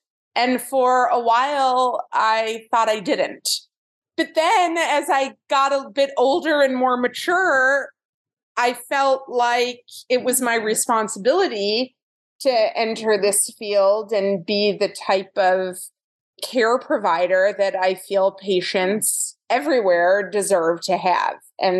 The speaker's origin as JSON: {"language": "English", "town": "Evanston", "region": "Illinois", "country": "United States", "tie": "born or raised there", "said": "Well, I grew up in Evanston, which is a suburb of Chicago, and I was a child that was very interested in the natural world."}